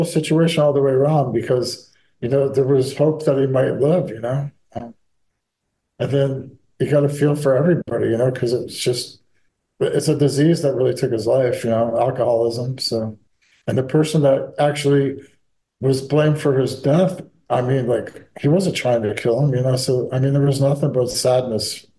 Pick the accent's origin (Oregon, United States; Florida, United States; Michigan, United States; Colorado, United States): Florida, United States; Miami; also born or lived in Oakland, United States; I was born in North Miami General Hospital. So I'm a native.